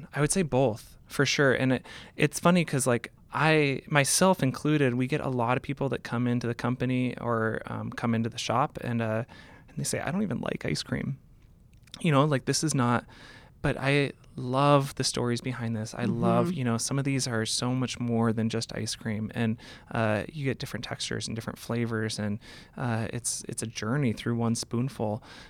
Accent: Seattle, Washington, United States; I grew up in Seattle.

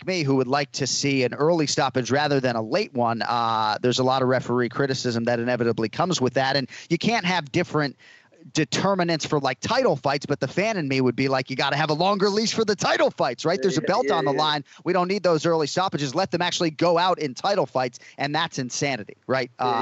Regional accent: Boston, Massachusetts, United States; now in Florida, United States; I am from Boston. I live from Florida. I live in Florida.

